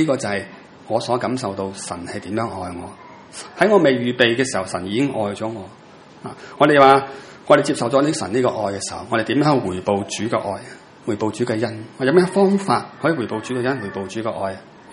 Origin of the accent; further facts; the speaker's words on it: China; 我哋中国人